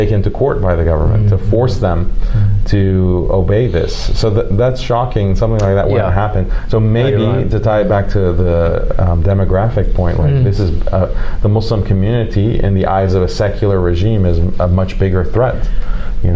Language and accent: English; United States; Yeah, so that this is shocking to me as an American